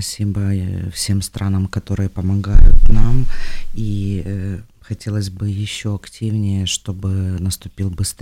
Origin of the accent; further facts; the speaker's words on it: Ukraine; French is a second language; now in France; je suis ukrainienne.